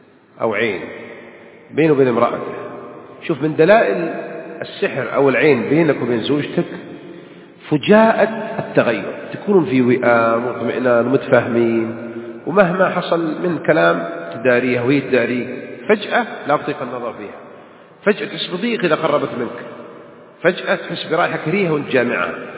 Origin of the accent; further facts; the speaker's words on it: Makkah Province, Saudi Arabia; عندنا بالحجاز هذا يهب